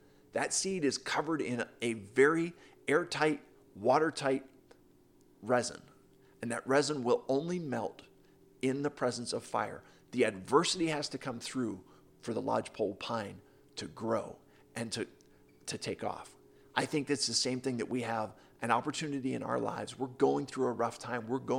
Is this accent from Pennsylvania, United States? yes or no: yes; Pittsburgh, Pennsylvania, United States; I have twice been awarded the Best Of annual award as the top-rated motivational speaker in my hometown of Pittsburgh.